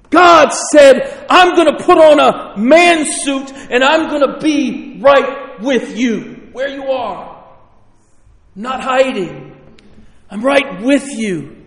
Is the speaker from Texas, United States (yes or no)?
no; New York, United States; So I'm not from Philly. I'm from the sticks. Like, matter of fact, I'm so far away, like the sticks say, where does he live? Like, I was like way out there in upstate rural New York State.